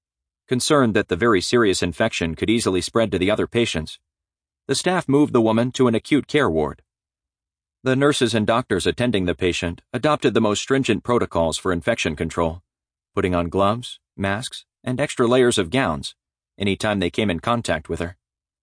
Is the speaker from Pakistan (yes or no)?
yes; Pakistan; Karachi, the largest city in my home country of Pakistan